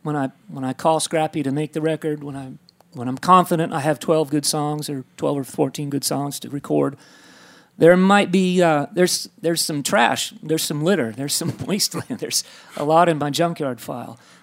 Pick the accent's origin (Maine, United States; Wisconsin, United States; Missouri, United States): Maine, United States; I didn't hear those guys growing up in Maine. It's a long ways, you know.